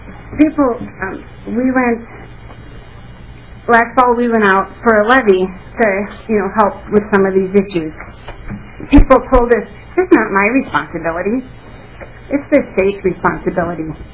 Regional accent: Otsego, Minnesota, United States; As I said, I'm from Otsego, which is the NISD 728. The Elk River School District, and for those of you that don't know, it is the fastest growing district in Minnesota.

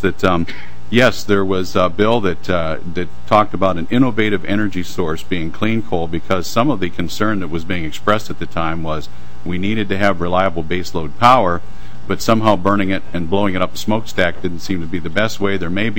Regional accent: Pennsylvania, United States; I grew up in Steeler country, playing in strip mines and working around with people that made their living mining.

